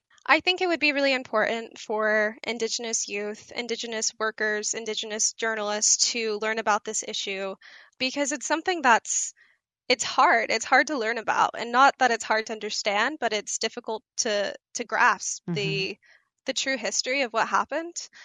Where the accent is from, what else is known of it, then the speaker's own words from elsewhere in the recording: Tahlequah, Oklahoma, United States; So I'm from Tahlequah, Oklahoma. It's home to the Cherokee Nation and also the United Kituwa Band of Cherokee Indians, which I am a part of the latter.